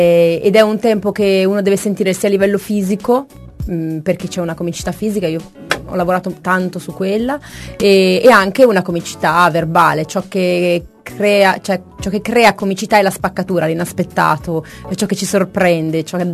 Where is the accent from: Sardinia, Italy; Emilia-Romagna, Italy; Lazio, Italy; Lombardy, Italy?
Lombardy, Italy; Pavia; now in Milan, Italy; Sono venuta a Milano, io sono di Pavia. Sono venuta a Milano